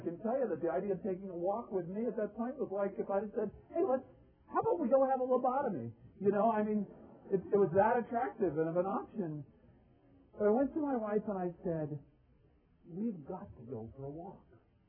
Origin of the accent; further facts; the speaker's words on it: United States; Well, I'm an American male.